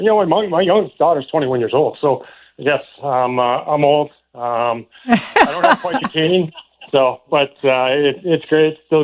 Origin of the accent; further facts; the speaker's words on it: Canada; You know, I'd never heard the word, you know, growing up in Canada, never heard the word dyslexia until I got my daughter tested